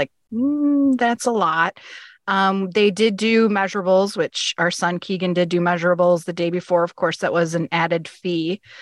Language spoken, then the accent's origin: English; Midwest, United States; And we're from the Midwest, so we do it by time, the distance.